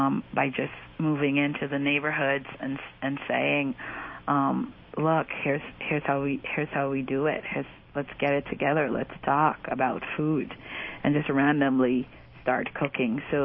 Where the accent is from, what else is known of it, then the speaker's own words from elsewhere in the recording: Guyana; born there; I was born in Guyana, South America.